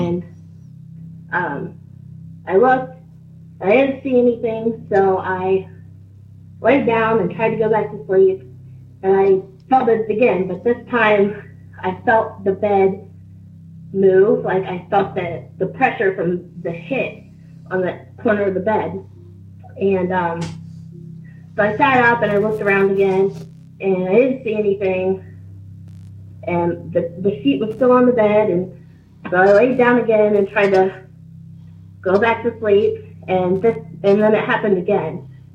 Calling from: Ohio, United States; from Ohio.

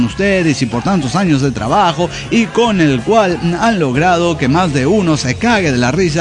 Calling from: Mérida, Yucatán, Mexico; desde Mérida, Yucatán.

